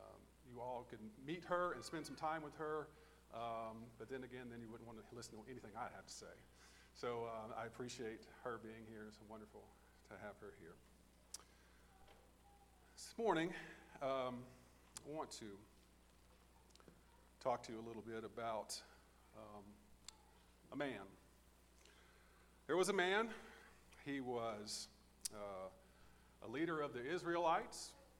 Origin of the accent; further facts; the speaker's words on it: Bradenton, Florida, United States; As mentioned, I am from Bradenton, Florida.